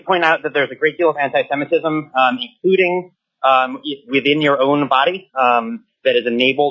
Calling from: Utqiagvik, Alaska, United States; I am actually calling from Ukiavik today, but I'm a resident of Anchorage. I'm also a member of the Jewish congregation in Anchorage, Congregation Beth Shalom

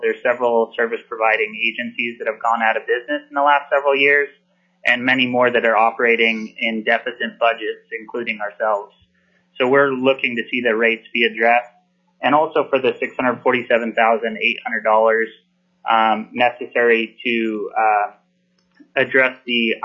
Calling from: Ketchikan, Alaska, United States; So I'm calling from Ketchikan

